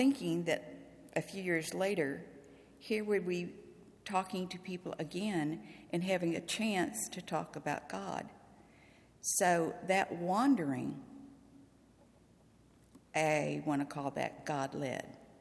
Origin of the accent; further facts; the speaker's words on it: Missouri, United States; now in Lufkin, United States; I came from Missouri to Texas, so that was kind of like a cultural shock too, so just a little bit.